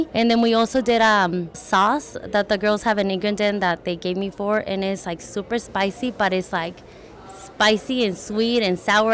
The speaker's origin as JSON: {"language": "English", "country": "United States", "said": "I wanted to make sure that everybody know that I'm Mexican-American, not only Mexican."}